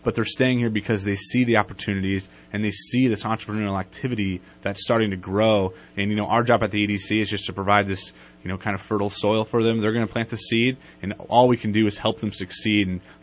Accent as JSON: {"language": "English", "town": "Weaverville", "region": "California", "country": "United States", "tie": "born or raised there", "said": "I love Shasta County, Northern California. I grew up in Weberville. I've been here for about 7 years, but Redding's basically a home to people in Trinity County."}